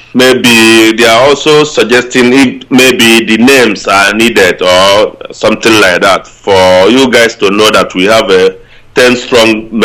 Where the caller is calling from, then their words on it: Sweden; I'm calling from Sweden.